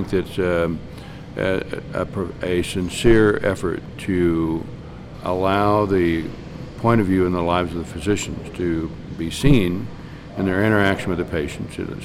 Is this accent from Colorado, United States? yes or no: yes; Colorado, United States; also born or lived in Kansas; We're both from Kansas, although I moved to Colorado when I was three.